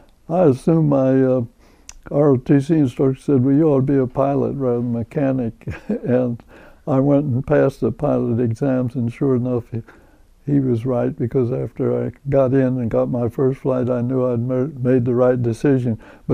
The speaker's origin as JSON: {"language": "English", "region": "Illinois", "country": "United States", "tie": "born or raised there", "also_born_or_lived": "Cleveland, Ohio / Iowa", "said": "I was born in Cleveland, Ohio, but left there in third grade time, and my dad's work moved him to Illinois through my first year of high school, then had 2.5 wonderful high school years in Iowa, and then back to Illinois."}